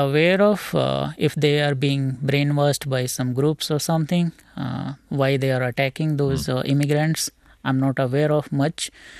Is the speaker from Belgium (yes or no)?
no; India; Because being an Indian or being an immigrant, if we kind of try to protect us, or even in self-defense also, if we do something to these teenagers, we will be like, you know, in trouble.